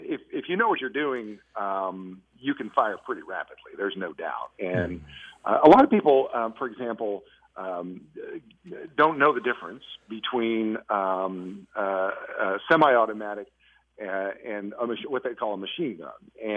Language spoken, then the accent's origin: English; Kentucky, United States; I grew up in Kentucky. I grew up in a hunting culture, so I grew up around guns.